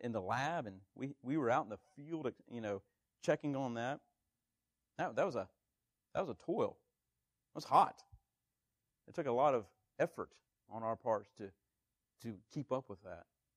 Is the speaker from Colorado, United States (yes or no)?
no; Georgia, United States; moved away as an adult; We moved there when I was 3, and I didn't leave South Georgia till I was about 21. I went to junior college there as well. So I did all my growing up pretty much in South Georgia.